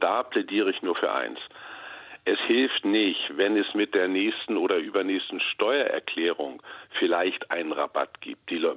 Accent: Mecklenburg-Vorpommern, Germany; Ich bin ja Abgeordneter aus Mecklenburg-Vorpommern und ich sehe in meiner Heimat, wie schwierig das für gerade für Pendlerinnen und Pendler ist.

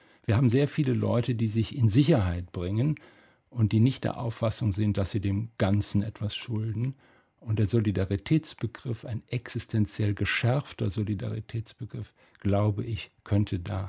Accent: West Germany, Germany; und das ist ein bisschen unverschämt, das als Westdeutscher zu sagen

